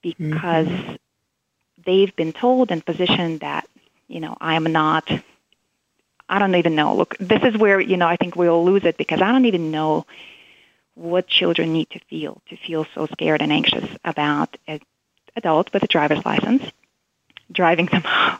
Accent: Russia; now in United States; I grew up in Russia during the time of the Soviet regime collapse

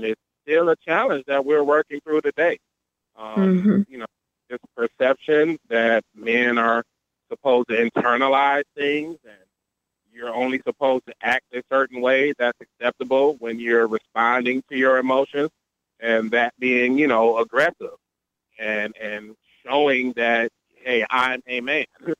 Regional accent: Detroit, Michigan, United States; And I think about that growing up because I'm visualized. I grew up in, you know, what would be a real full house.

